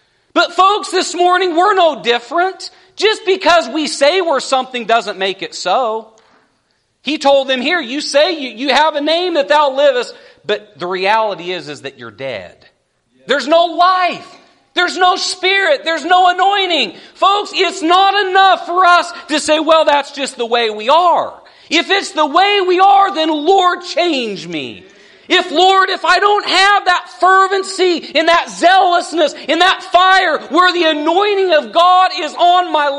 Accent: West Coast, United States; I say y'all a whole lot more than I used to. We used to say you guys. I grew up on the West Coast.

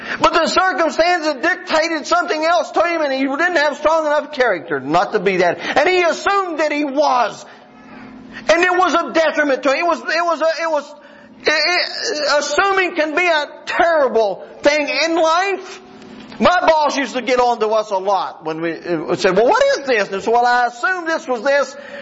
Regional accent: West Virginia, United States; You know, it's hard for me to go anywhere and them not know my accent. Hey, this guy's from West Virginia. It's been that way all my life.

